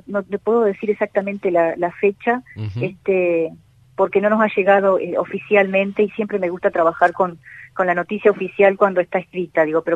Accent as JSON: {"language": "Spanish", "region": "Tacuarembó", "country": "Uruguay", "tie": "born or raised there", "said": "soy oriunda de Tacuarembó, toda mi trayectoria en el departamento de Tacuarembó"}